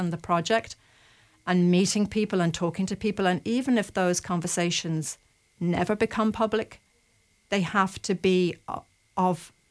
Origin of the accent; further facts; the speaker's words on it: Ireland; Well, you know, we're Irish.